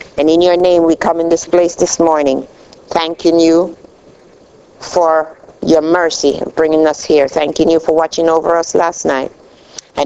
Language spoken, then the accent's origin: English; Jamaica; I'm from Jamaica.